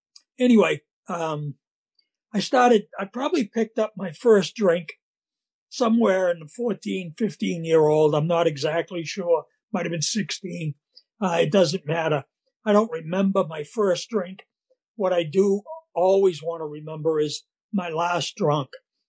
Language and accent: English; Salem, Massachusetts, United States; accent: Boston; I was born in Salem, Massachusetts. I was brought up there in Salem. Some of you may have heard of Salem as the witch city, but that's where I was born and brought up. And I lived there until I went into the service at 18 years old.